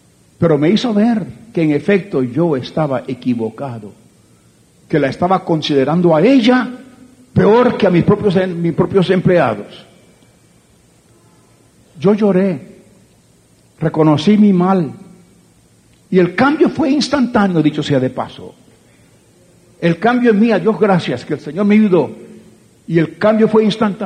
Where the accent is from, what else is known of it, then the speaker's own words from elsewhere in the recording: Puerto Rico; born there; Y también yo nací en Puerto Rico. Y nací en una cultura donde el machismo es parte de la vida.